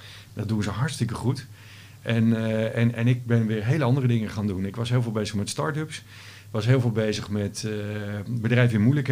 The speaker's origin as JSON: {"language": "Dutch", "town": "Aduard", "region": "Groningen", "country": "Netherlands", "tie": "born or raised there", "said": "Ik ben opgegroeid in Aduard. Dat is een klein dorpje in Groningen."}